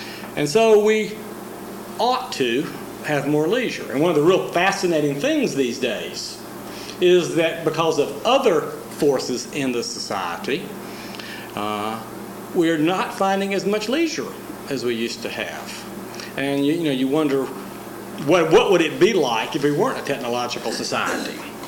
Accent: Virginia, United States; I'm from Central Virginia, and a little bit further west of us is the Appalachian culture

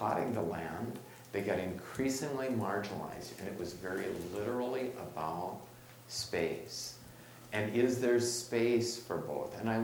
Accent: South Dakota, United States; I told you I'm from South Dakota

